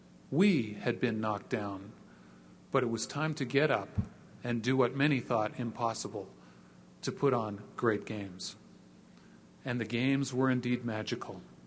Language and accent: English; Utah, United States; When I traveled across the U.S. or abroad during those times, mentioning that I was from Utah was met with comments of bribery and dishonesty.